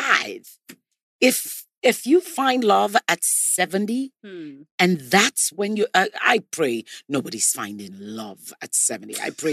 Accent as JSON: {"language": "English", "country": "Nigeria", "said": "I'm from Nigeria."}